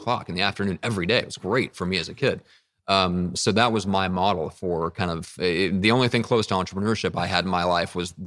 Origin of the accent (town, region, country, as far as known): Midwest, United States; now in San Diego, United States